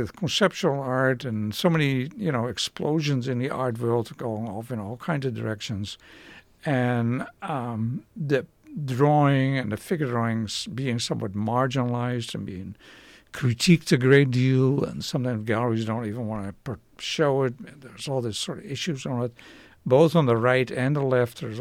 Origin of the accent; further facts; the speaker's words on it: Haarlem, North Holland, Netherlands; I have a big painting show coming up in my hometown, Haarlem, next month.